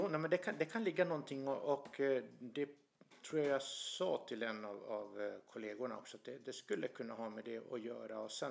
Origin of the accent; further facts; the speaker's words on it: Åland, Finland; also born or lived in Gävle; now in Växjö, Sweden; jag bor då här i Växjö, men jag kommer från Åland och har bott här sedan 2011. Och dessförinnan så har jag bott i Gävle.